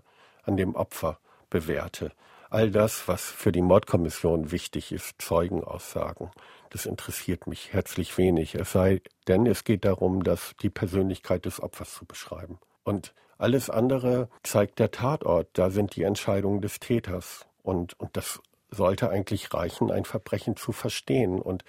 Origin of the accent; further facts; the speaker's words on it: Bremen, Germany; Ich kann nicht als Bremer in Hamburg oder in Niedersachsen oder in Bayern dann ermitteln.